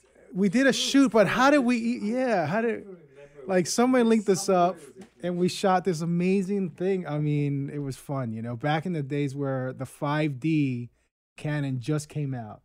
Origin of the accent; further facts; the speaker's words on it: Philadelphia, Pennsylvania, United States; because of my history and a film being made about me growing up in Philly